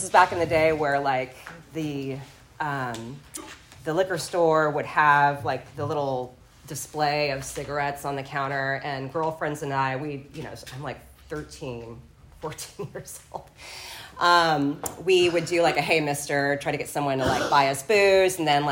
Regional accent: California, United States; So I was born April 21st, 1982. I'm 43 years old. I grew up in the Santa Ynez Valley, not too far away from here.

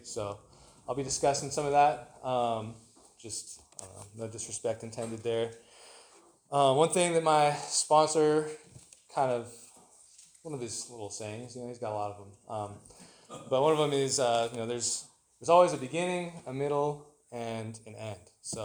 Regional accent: San Luis Obispo, California, United States; So I grew up in San Luis Obispo, so not too far from here, obviously.

